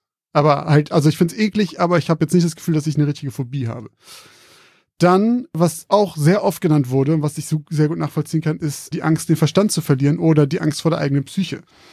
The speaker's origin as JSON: {"language": "German", "region": "Bremen", "country": "Germany", "said": "Wir kommen ja auch aus Bremen."}